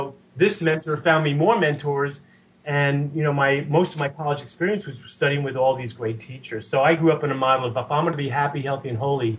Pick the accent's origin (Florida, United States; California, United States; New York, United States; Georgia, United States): New York, United States; growing up in New York, there was lots of spiritual teachers who would come through.